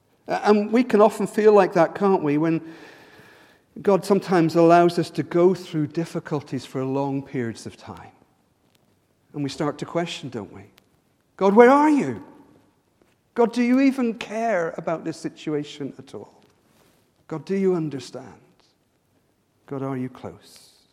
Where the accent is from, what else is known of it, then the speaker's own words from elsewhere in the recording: United Kingdom; Now, we're British. That's never going to happen here, really, is it?